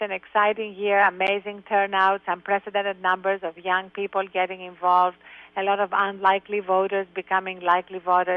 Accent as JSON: {"language": "English", "country": "Greece", "tie": "born or raised there", "moved": "yes", "lives_now": "United States", "said": "I was born in Greece and I grew up with this reverence for America"}